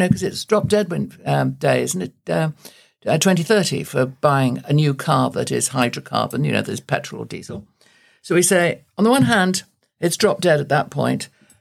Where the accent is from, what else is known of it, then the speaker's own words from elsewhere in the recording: Sheffield, Yorkshire and the Humber, United Kingdom; moved away; I come from the steel city. I'm born and bred in Sheffield. I didn't leave it till the end of the 90s. I'm bilingual in English and Yorkshire, you know.